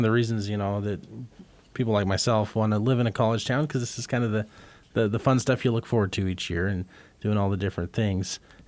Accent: Kansas, United States; I'm from the Kansas City area, so cool.

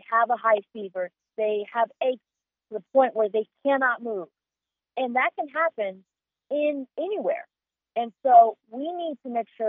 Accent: Manhattan, Kansas, United States; So I was raised in Manhattan, Kansas. I went to the Catholic school here, and then went to Manhattan High School.

